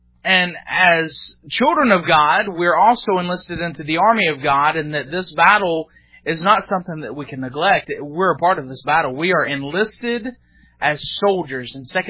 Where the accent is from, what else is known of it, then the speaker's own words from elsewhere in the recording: Dalton, Georgia, United States; I grew up in Dalton, Georgia, and was raised at Whitfield Baptist Church